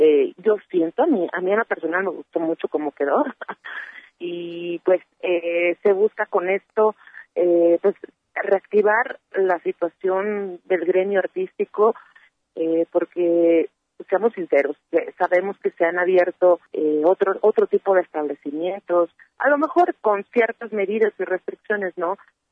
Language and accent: Spanish; Jalisco, Mexico; todos los artistas que están participando en el kiosco cultural de la Sala Digital somos orgullosamente jaliscienses